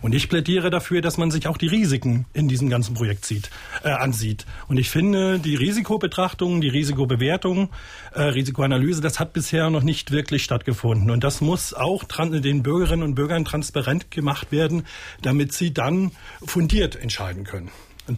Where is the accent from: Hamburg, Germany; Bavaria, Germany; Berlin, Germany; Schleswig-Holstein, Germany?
Schleswig-Holstein, Germany; Kiel; am liebsten schaue ich mir natürlich als Kieler